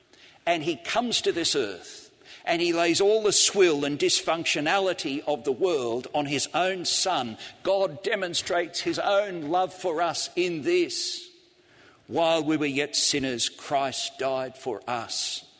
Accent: Sydney, New South Wales, Australia; When I was growing up in Australia, my parents sent me to Sunday school. That seemed so unfair to me. We lived on the beach at Coogee in Sydney's eastern suburbs

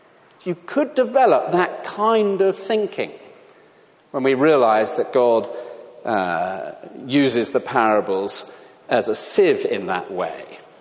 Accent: South West England, United Kingdom; As a young boy growing up in the West Country, we had various implements on our very antiquated little farm

